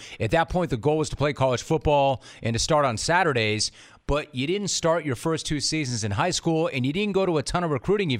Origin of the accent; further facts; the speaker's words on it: Los Angeles, California, United States; Hey, listen, I grew up in Los Angeles. I've been watching those games for years.